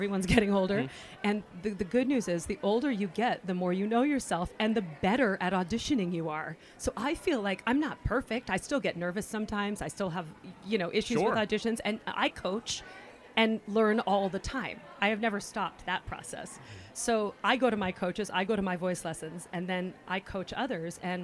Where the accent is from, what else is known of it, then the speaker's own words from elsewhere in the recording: California, United States; You know, I'm from California, and here I am.